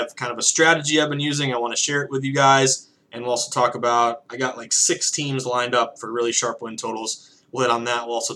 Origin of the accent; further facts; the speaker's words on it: Massachusetts, United States; I grew up in Western Massachusetts.